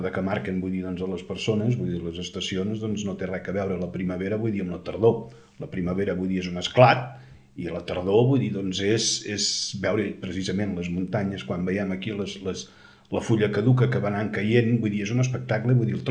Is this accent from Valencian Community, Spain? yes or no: no; L'Espluga de Francolí, Catalonia, Spain; also born or lived in Tarragona; perquè jo estic batejat al Vilosell, a les Garrigues. Soc nascut a Tarragona, a la Monegal, però batejat al Vilosell. Però al cap d'un any i mig, cap aquí a l'Espluga i, evidentment, de l'Espluga de tota la vida.